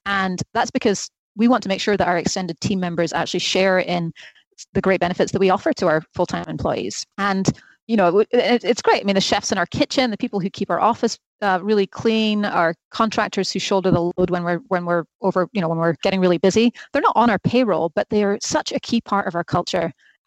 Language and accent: English; Scotland, United Kingdom; moved away; I still have an accent, but I grew up in Scotland and I've been here for just over 20 years now. So the accent has dissipated quite a bit